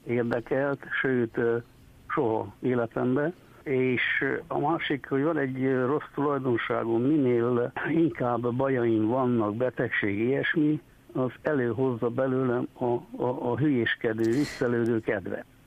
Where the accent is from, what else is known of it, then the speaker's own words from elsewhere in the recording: Küsmőd, Harghita, Romania; also born or lived in Etéd; én Küsmőden születtem, és ott éltem 10 éves koromig. Akkor költöztünk át a községközpontba, mert Küsmőd egy nagyon kicsi falu. Községközpontba akkor költöztünk át Etédre